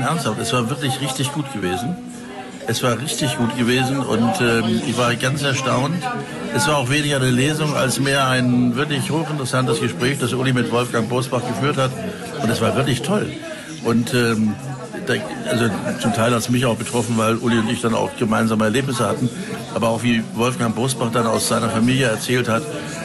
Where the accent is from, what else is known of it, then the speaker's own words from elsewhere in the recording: Stuttgart, Baden-Württemberg, Germany; Du, ganz einfach, weil ich in Stuttgart aufgewachsen bin. Ich bin kein Stuttgarter. Meine Familie hat als Norddeutscher versucht, den Schwaben Hochdeutsch beizubringen. Das hat auch nicht funktioniert. Aber ich bin da zur Schule gegangen und habe da ein bisschen auch an der Universität rumgemacht.